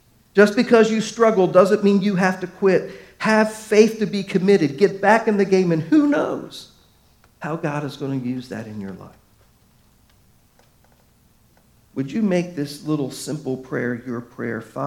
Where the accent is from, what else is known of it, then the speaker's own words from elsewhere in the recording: Baltimore, Maryland, United States; Many of you know I grew up in Baltimore.